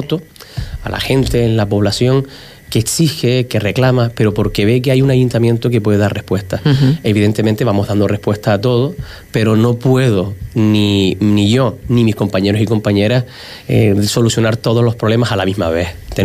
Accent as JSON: {"language": "Spanish", "town": "Morro Jable", "region": "Canary Islands", "country": "Spain", "tie": "born or raised there", "lives_now": "Puerto del Rosario, Spain", "said": "Entonces, cuando tenía que ir para Morrojable, decía voy para abajo, para mi pueblo, ¿no? Uh-huh. Así que cuando estoy en Morrojable digo que subo para Puerto del Rosario, ¿no?"}